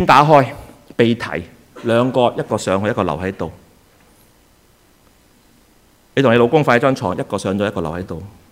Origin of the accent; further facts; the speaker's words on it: Hong Kong; 我赖晒香港人，我是香港人。